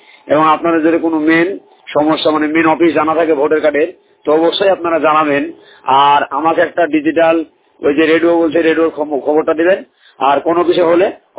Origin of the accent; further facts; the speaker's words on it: Subhrajpur, West Bengal, India; আমার বয়স 30, আমি একজন দৃষ্টিহীন প্রতিবন্ধী মানুষ। আমার বাড়ি নদিয়া ডিস্ট্রিক্ট করিমপুর বিধানসভা এবং গ্রাম সুভরাজপুর।